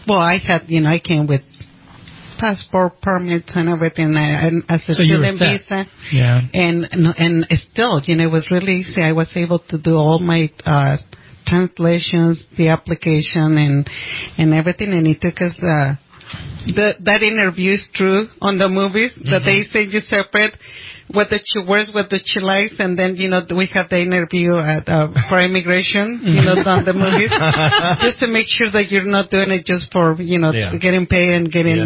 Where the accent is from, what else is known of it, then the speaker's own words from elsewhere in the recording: Sombrerete, Zacatecas, Mexico; English is a second language; I was born and raised in Mexico. It's the northern part, and it's a little town, Sombrerete, Zacatecas.